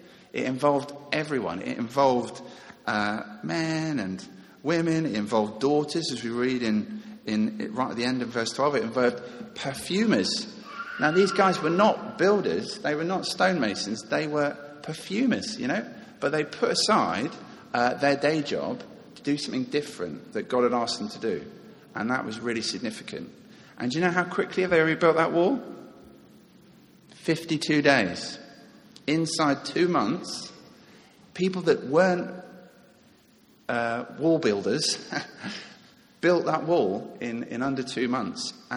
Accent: Richmond, London, United Kingdom; I was born and bred in Richmond, so I love this local community.

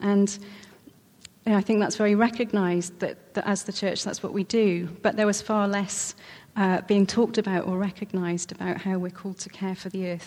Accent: Wales, United Kingdom; my favourite place happens to be close to where I grew up in South Wales near the Gower Peninsula.

